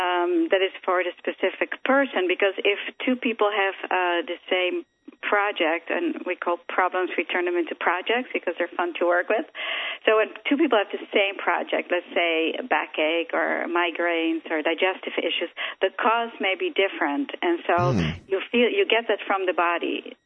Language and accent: English; Netherlands; moved away as an adult; now in United States; I'm originally from Holland, and my story really starts there. I came here to the United States, to New York, to be a dancer at the age of 18